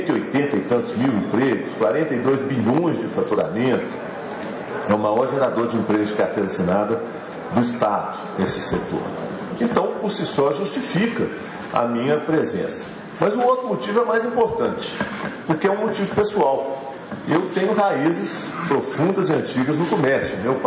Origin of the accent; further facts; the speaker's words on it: Minas Gerais, Brazil; somos o único estado que tem o seu gentílico, né, na sua denominação de origem, uma profissão, porque somos mineiros, né?